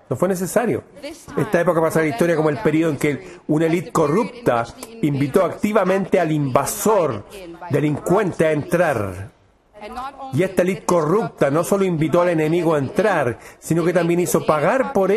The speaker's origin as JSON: {"language": "Spanish", "country": "Netherlands", "said": "esta es una pequeña ciudad de los Países Bajos, mi país de origen"}